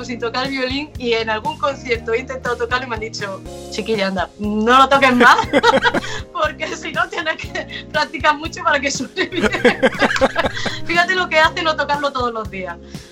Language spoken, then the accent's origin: Spanish; Jaén, Andalusia, Spain; Mi primer concierto como cantautora fue en Jaén, en mi tierra, en 2006.